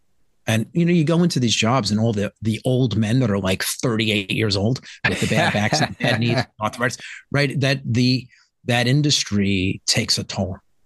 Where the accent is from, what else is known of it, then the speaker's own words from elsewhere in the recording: New York City, New York, United States; I grew up in the Bronx, the poorest of the five boroughs in New York.